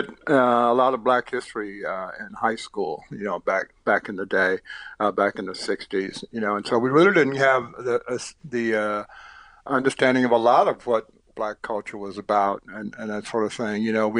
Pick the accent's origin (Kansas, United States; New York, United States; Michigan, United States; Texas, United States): Texas, United States; Houston; Well, growing up in Southeast Houston, my family would go on this, we called it a picnic, out to this farm actually near Prairie View